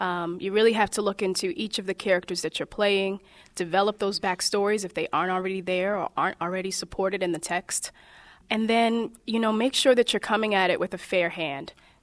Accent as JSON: {"language": "English", "town": "Baltimore", "region": "Maryland", "country": "United States", "tie": "born or raised there", "said": "I grew up in Baltimore in all public schools, all African-American population."}